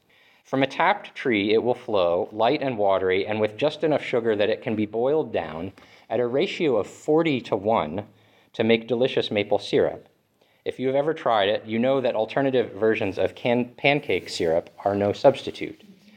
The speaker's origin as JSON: {"language": "English", "region": "Vermont", "country": "United States", "tie": "born or raised there", "said": "Growing up in Vermont, I came to appreciate the sugar maple."}